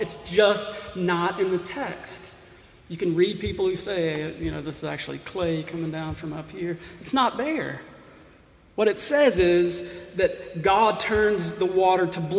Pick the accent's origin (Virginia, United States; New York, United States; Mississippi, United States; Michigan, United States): Mississippi, United States; I grew up in Mississippi. A warm Mississippi night